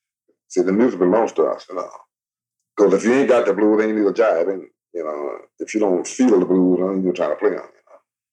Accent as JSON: {"language": "English", "region": "Mississippi", "country": "United States", "tie": "born there", "lives_now": "Chicago, United States", "said": "I was born in Mississippi, man, and I had a damn home. I didn't own nothing down there."}